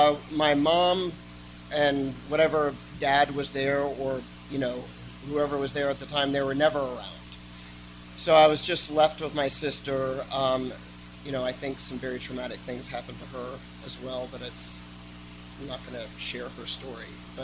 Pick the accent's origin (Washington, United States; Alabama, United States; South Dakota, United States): Alabama, United States; born there; I was born in Alabama, and we just go downhill from there. But I moved 21 times before I got out of high school